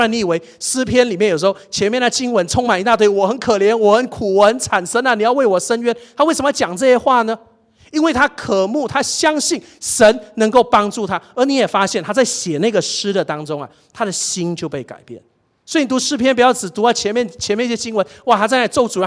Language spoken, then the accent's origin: Chinese; Malaysia; 我从小在马来西亚，我的教会就教我这三件事情